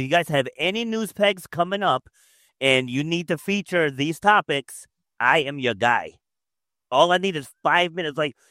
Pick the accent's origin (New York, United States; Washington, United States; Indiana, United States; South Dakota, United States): New York, United States; Queens; So I was born in Queens, New York. And so I guess when my mom, if I remember the story correctly, when my mom was pregnant with me, we were living in Brooklyn, but their apartment burned down. So they had to go into the projects in Queens